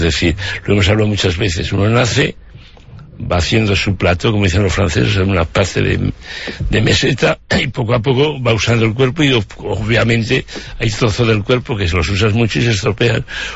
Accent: Aragon, Spain; accent: Aragonese; Para seguir comunicando no solo con mi acento aragonés, sino comunicarme en diferentes países.

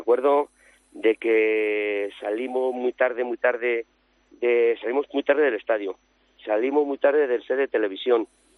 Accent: Ágreda, Castile and León, Spain; Sí, y la de Castilla y León.

